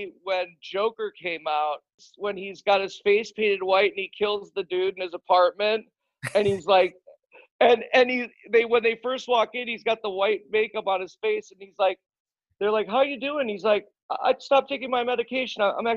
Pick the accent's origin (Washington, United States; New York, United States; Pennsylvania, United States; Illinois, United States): Illinois, United States; Chicago; I grew up in Chicago. So we'd drive up to Wisconsin to snowboard every weekend.